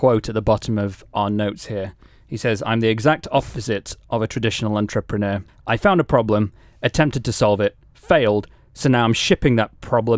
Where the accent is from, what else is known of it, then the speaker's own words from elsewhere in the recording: Sheffield, Yorkshire and the Humber, United Kingdom; And I'm from the north. No one seems to know that I'm from Sheffield originally. I don't really seem to have an accent anymore.